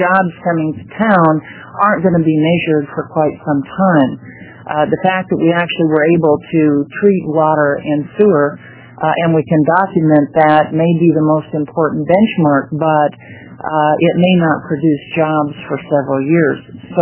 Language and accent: English; Eugene, Oregon, United States; from Eugene.